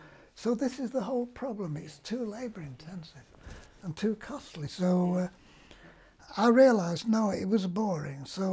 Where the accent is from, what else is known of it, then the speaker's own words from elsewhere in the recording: Poynton, North West England, United Kingdom; also born or lived in Altrincham; I was brought up, most of my school days were in Poynton, as I've said, from 7 till 20.